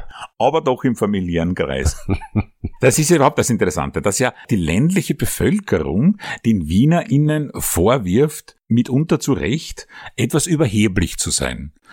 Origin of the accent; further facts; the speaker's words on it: Vienna, Austria; Wir kommen beide aus Wien und wollen uns heute einmal so richtig in die Opferrolle begeben.